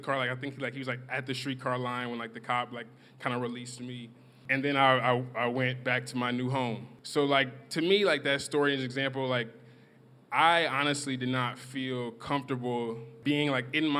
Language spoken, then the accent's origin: English; New Orleans, Louisiana, United States; moved away; New Orleans is very different because I'm from New Orleans. I had to move because of Hurricane Katrina.